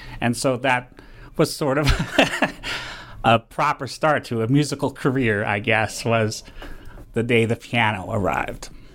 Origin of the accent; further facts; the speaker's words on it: Menomonie, Wisconsin, United States; now in New York, United States; I'm originally from Wisconsin, a small town called Menominee, but I moved to New York in 1991.